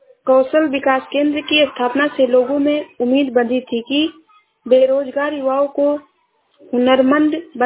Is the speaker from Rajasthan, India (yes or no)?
no; Uttar Pradesh, India; मैं जिला श्रावस्ती से हूँ।